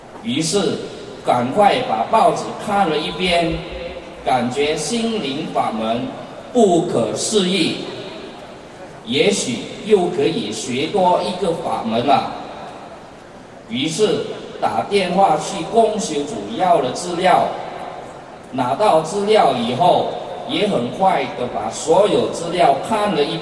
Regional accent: Sabah, Malaysia; 我是来自马来西亚沙巴州的

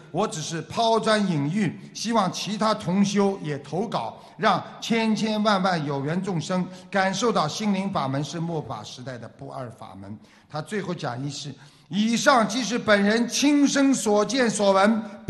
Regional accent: China; 我们大陆人叫洗澡

